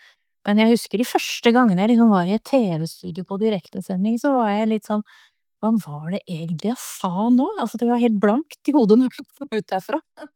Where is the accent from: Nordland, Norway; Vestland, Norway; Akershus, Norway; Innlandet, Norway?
Akershus, Norway; Bærum; also born or lived in Oslo; now in Sunnmøre, Norway; Jeg har vokst opp på det flate Østlandet. Vi vet jo ikke hva vi driver med der nede, egentlig. Jeg har vokst opp i Bærum, og bodd mange år i Oslo, og så ble det Sunnmøre.